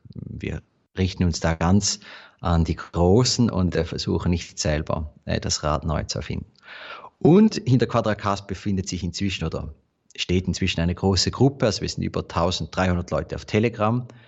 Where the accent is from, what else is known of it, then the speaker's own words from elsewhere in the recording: Eastern Switzerland, Switzerland; ich komme aus der Ostschweiz, bin seit dem Sommer im Seminar in Wigratsbad.